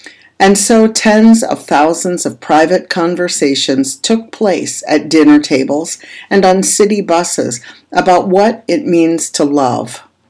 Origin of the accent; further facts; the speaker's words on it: Minnesota, United States; I've had the privilege here in my home state of Minnesota